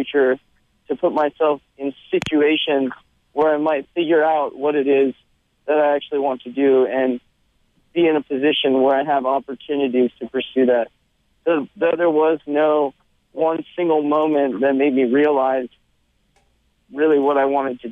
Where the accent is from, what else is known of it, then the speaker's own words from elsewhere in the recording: Tacoma, Washington, United States; Well, I was walking in my hometown in Tacoma, Washington